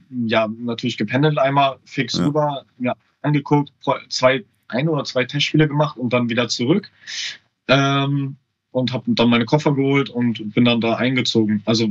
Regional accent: Lübeck, Schleswig-Holstein, Germany; born there; In Lübeck.

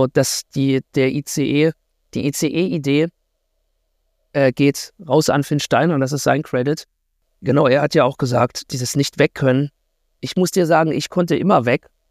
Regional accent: Halle, Saxony-Anhalt, Germany; Ich bin halt in Halle-Saale aufgewachsen, eigentlich eine ganz possierliche Stadt.

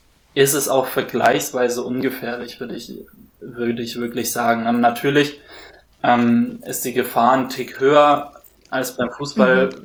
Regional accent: Hamburg, Germany; born there; ich bin in Hamburg geboren ursprünglich, ich bin ein großer HSV-Fan

